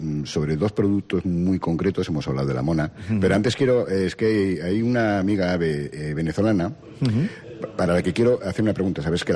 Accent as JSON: {"language": "Spanish", "town": "Madrid", "region": "Community of Madrid", "country": "Spain", "said": "Yo soy de Madrid y allí sabes que es muy típico."}